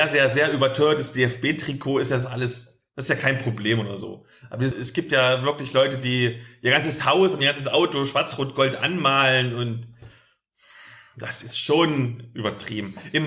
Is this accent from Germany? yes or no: yes; eastern Germany, Germany; Ich sehe das ja bei uns im Osten immer ganz oft oder so.